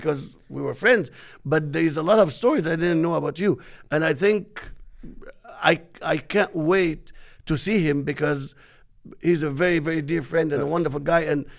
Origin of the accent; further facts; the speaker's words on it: Alexandria, Alexandria Governorate, Egypt; JP is a friend of mine from Egypt. We grew up together in Alexandria.